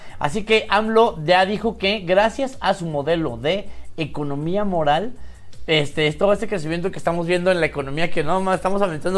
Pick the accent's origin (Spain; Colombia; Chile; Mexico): Mexico; Chihuahua; Esto con base en, pues, cosas que pasan en mi tierra, Chihuahua.